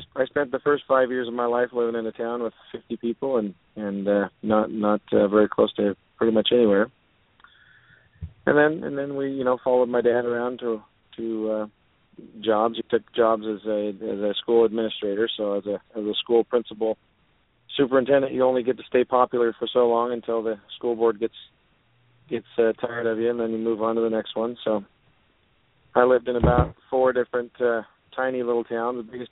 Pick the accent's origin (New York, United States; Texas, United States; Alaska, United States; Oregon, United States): Oregon, United States; I'm not from California. I grew up in Oregon, so you know, a little different childhood than growing up here in Santa Barbara. Grew up on the eastern side, out in the middle of nowhere